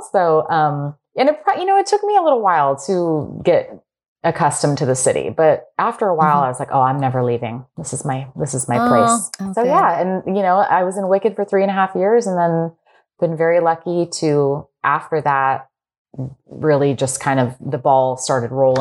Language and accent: English; California, United States; But I grew up in California, and the idea of coming to New York and being on Broadway honestly never crossed my mind ever.